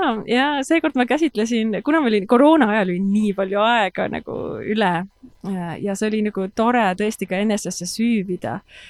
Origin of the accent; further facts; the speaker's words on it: Orgita, Rapla County, Estonia; now in Germany; mina olen Orgitalt.